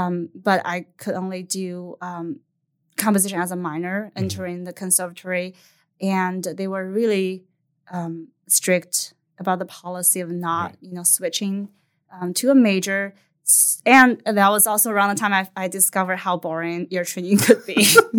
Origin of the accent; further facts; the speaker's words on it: China; moved away as an adult; so I'm from China. I was born and raised in China until I was 19 years old.